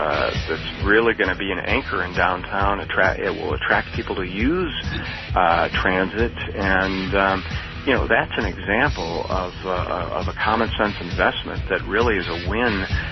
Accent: Battle Creek, Michigan, United States; in my hometown of Battle Creek, just last week, the ribbon was cut on the updated intermodal transportation facility

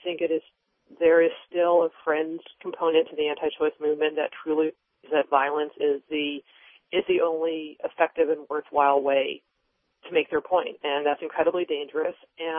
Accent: Ann Arbor, Michigan, United States; You know, I grew up in Ann Arbor, Michigan. I was shocked.

